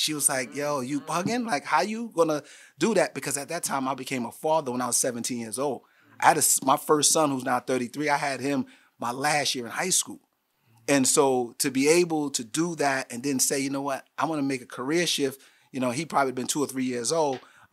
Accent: Mount Vernon, New York, United States; I saw an opportunity to work at a school in Westchester, you know, because I grew up in Mount Vernon.

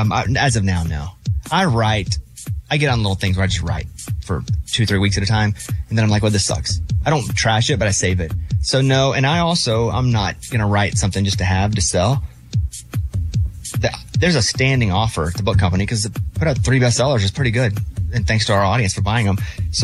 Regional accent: Arkansas, United States; We went to Rome and we went to the Colosseum and I'm just like, I'm from Arkansas, you know?

